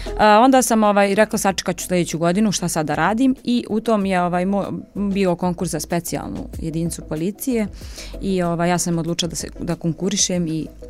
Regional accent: Srbac, Republika Srpska, Bosnia & Herzegovina; now in Gradiška, Bosnia and Herzegovina; često kažu da smo mi Srpca kao neka sekta, a ja volim da se našalim da jesmo, da zapravo mi smo tamo baš svi složni

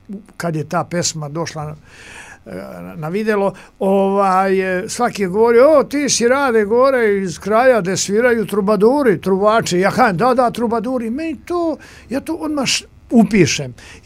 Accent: Dragačevo, Šumadija and Western Serbia, Serbia; Pa to ti je isti melos, kod nas u Dragačevu.

